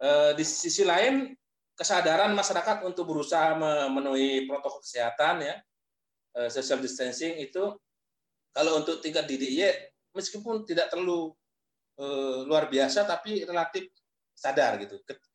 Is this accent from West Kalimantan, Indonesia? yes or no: no; North Sumatra, Indonesia; saya memantau betul Sumatera Utara karena saya asal Sumatera Utara